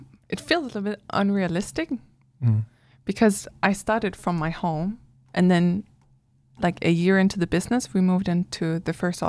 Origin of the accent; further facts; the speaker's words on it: Denmark; I'm from Denmark.